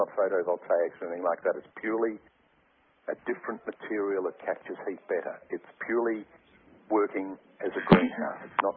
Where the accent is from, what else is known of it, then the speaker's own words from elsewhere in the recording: Australia; being Australian and working in Australia